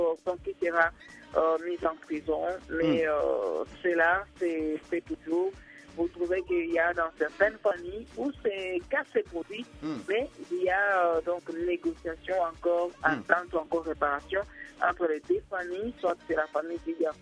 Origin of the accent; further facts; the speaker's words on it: DR Congo; first language Tshiluba; French is a second language; Je crois en Chiluba, donc ma langue maternelle, on dit.